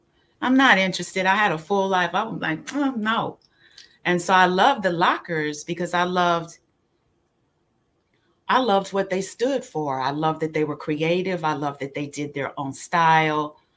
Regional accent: Hancock Park, California, United States; I grew up in Hancock Park, Beverly Hills region, and my life was good.

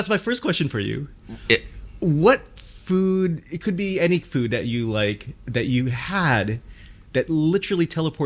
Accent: Connecticut, United States; Because he knows I'm from the East Coast.

